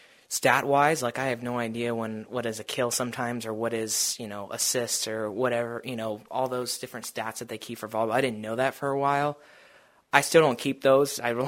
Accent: Stanwood, Washington, United States; Yeah, so I'm from Stanwood, Washington. It's about the same population, I'd say, as Sandpoint.

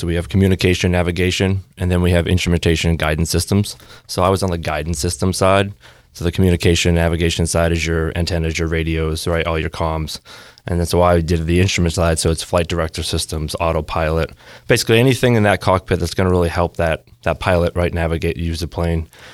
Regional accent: Maine, United States; I was raised over in Western Maine. I went to school in Mount Blue over in Farmington and joined right in high school

